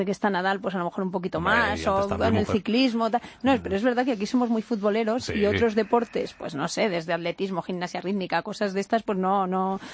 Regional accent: Spain; como español

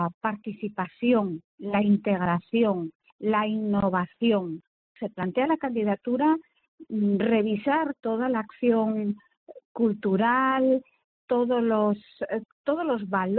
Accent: Asturias, Spain; Somos tremendamente asturianos, queremos a nuestra tierra muchísimo

